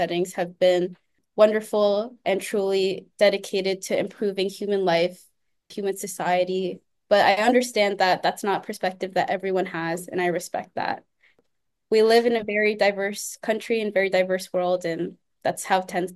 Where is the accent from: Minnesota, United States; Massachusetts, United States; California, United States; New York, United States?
California, United States; And growing up in the Silicon Valley, I saw how much research, was ingrained in human life and how much impact it could make.